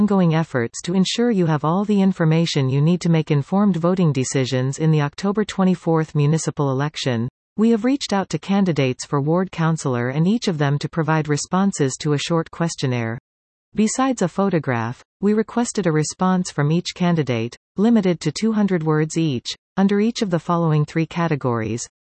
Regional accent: Greater Sudbury, Ontario, Canada; I was born and raised here in Greater Sudbury and live in the Minnow Lake area.

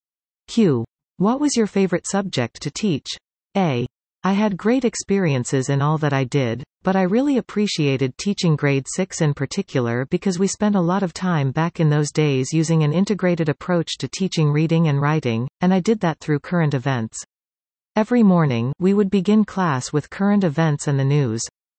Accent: Glen Huron, Ontario, Canada; I live on my family farm in Glen Huron. I was born and raised there. From kindergarten to grade 8, I was at Duntroon Central Public School. From there, I went to Collingwood Collegiate Institute.

